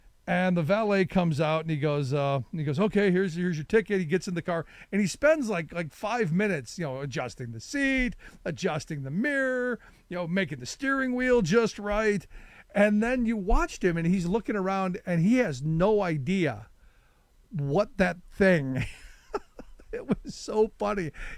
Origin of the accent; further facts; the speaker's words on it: Cleveland, Ohio, United States; You know, growing up in Cleveland as a kid, it reminds me an awful lot of Cleveland and just a bigger version of it.